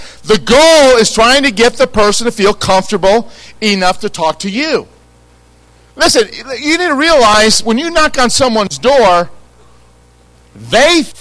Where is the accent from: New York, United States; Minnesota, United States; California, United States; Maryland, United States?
California, United States; They probably think I'm a weirdo from California.